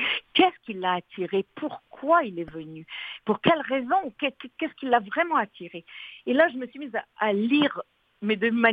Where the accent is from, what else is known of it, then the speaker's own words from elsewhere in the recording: Morocco; born there; Je suis née au Maroc, mais vraiment, je suis juive d'origine. Mais ma grand-mère était palestinienne, mon autre grand-père turc.